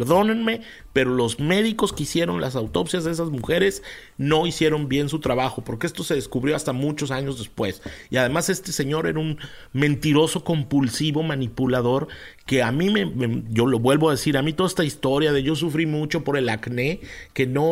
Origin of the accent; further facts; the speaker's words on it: Texas, United States; es que ya no hablo inglés y el español se me está olvidando. Soy un mexicano de Texas o un tejano mexicano, yo ya ni sé. Estoy hecho bolas. Ajá, exacto, un pocho.